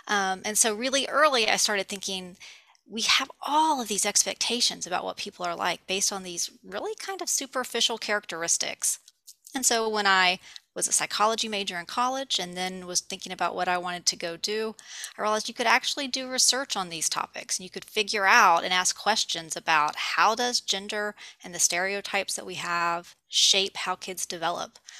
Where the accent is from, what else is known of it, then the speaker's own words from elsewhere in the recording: the South, United States; So I say I grew up in the South, and I think if you grow up in the South, you cannot be ambivalent on the topic of race.